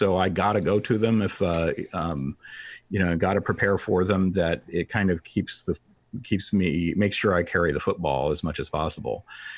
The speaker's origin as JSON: {"language": "English", "region": "Virginia", "country": "United States", "tie": "born or raised there", "said": "Well, Northern Virginia, so it wasn't quite rural."}